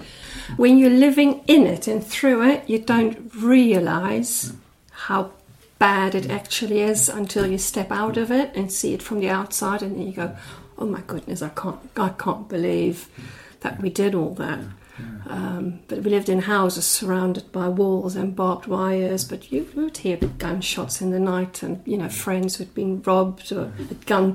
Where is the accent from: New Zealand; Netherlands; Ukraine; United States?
Netherlands; English is a second language; moved away as an adult; also born or lived in Zimbabwe / Botswana; And originally I'm Dutch. So I grew up in the Netherlands and I moved to Zimbabwe in 1995, when I was 26, yeah, because my husband is from there, and lived there for quite a few years